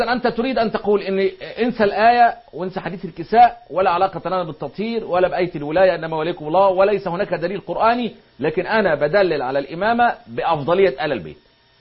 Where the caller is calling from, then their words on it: Algeria; من الجزائر، والله حاولت أن أتصل مرارا